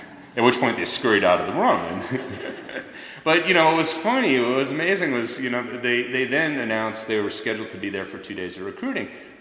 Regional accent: Chicago, Illinois, United States; I grew up in Chicago

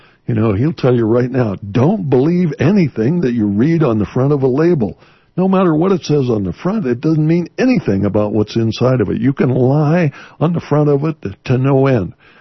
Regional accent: Montana, United States; But remember, I'm from Montana.

